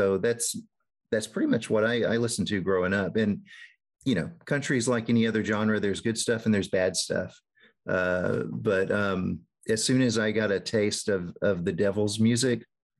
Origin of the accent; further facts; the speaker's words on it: Texas, United States; And I grew up in Northeast Texas